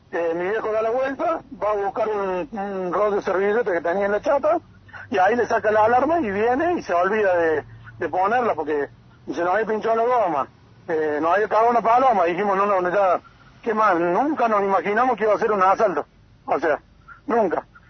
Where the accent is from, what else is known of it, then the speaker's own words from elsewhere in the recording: Juárez Celman, Córdoba, Argentina; Porque yo no soy de acá de Córdoba. No soy de Jesús María. Soy de Juárez Selman.